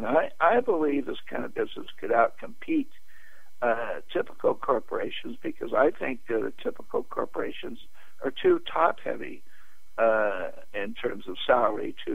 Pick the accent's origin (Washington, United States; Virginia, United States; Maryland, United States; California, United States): California, United States; And frankly, look at California, where I, as a Californian, voted, and the the votes didn't matter, you know.